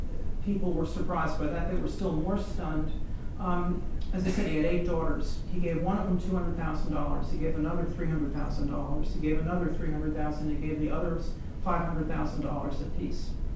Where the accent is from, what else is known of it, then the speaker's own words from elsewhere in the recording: New York, United States; and I have to say, as a New Yorker